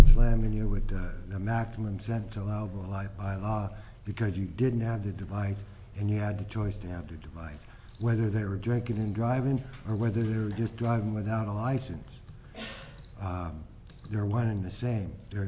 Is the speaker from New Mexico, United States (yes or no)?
no; Tanana, Alaska, United States; Through the chair … I'm from Tanana, Alaska.